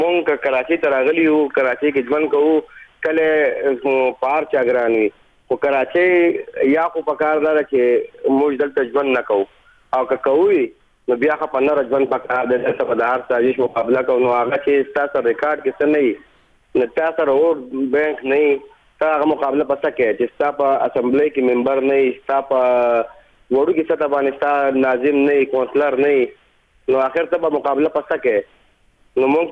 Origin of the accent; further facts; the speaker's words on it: Swat, Khyber Pakhtunkhwa, Pakistan; now in Karachi, Pakistan; مونږ ځای د سوات یو، سوات درشتلې اوسېدونکو او په کراچۍ کې تقریبا زیګون ځای دی